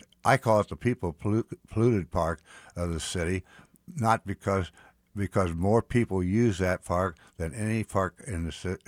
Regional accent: Missouri, United States; I grew up in Swope Park because my father was a supervisor of floriculture, and it was required by the city that he live next across the street from the greenhouse.

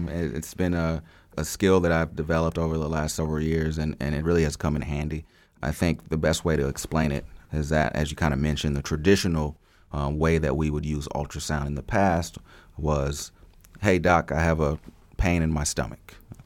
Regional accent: Tulsa, Oklahoma, United States; Yeah, so I, it would be fair to say that I grew up in Tulsa and I didn't really leave Tulsa a whole lot. We weren't a family that traveled a lot.

